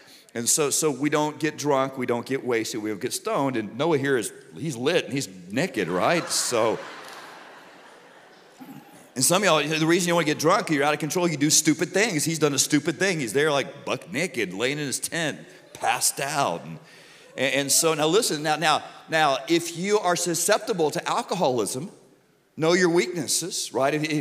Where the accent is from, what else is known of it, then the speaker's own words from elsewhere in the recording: Southern United States, United States; By the way, I'm from the South. I can't say the word naked.